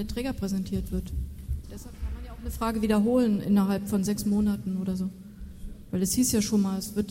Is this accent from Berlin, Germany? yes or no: yes; Berlin, Germany; Aus Berlin.